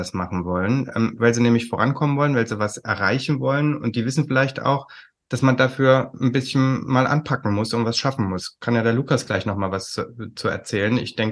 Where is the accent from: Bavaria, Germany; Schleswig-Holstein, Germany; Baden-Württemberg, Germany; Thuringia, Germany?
Thuringia, Germany; Erfurt; ich komme ja aus Erfurt, in neuen Bundesländern